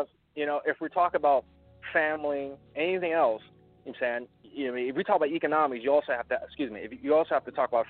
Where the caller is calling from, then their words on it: Philadelphia, Pennsylvania, United States; I'm calling from Philadelphia.